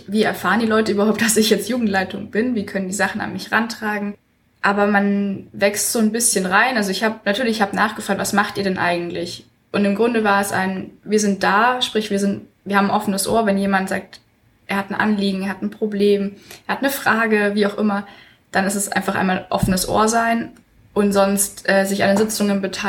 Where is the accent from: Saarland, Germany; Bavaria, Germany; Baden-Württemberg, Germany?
Bavaria, Germany; Munich; now in Wuppertal, Germany; ich komme eigentlich aus München oder aus dem Umkreis von München, wohne aber jetzt seit 2 Jahren in Wuppertal